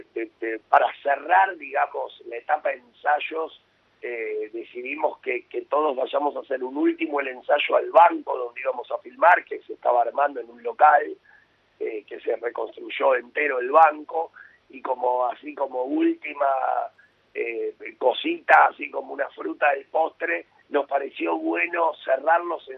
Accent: Argentina; el recuerdo de uno como argentino quedó en la mente de todos

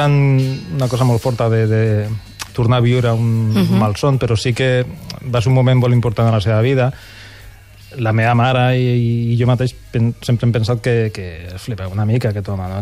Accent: L'Hospitalet de Llobregat, Catalonia, Spain; que està al barri de Santa Eulàlia, a l'Hospitalet, allà envoltat d'edificis

